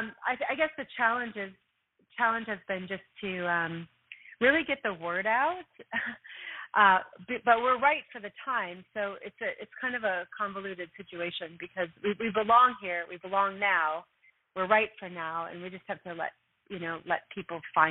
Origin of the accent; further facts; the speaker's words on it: Minnesota, United States; I was from Minnesota, and, like, people ate burgers or meat and potatoes